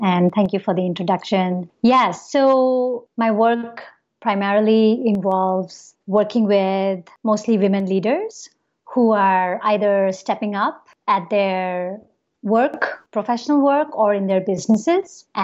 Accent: India; moved away as an adult; now in United States; I'm from India. … which means prayer in Hindi. And I moved to America 7 years ago. So I moved here in 2011.

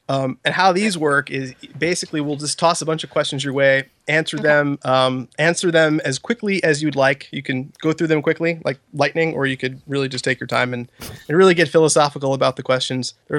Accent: Florida, United States; we're kind of from Florida and I've never seen a lot of old animated stuff

